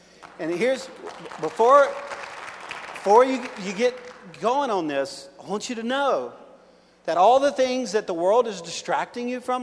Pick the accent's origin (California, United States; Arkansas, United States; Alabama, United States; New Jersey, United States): Arkansas, United States; And I came from Arkansas to let you know that God does want to use you.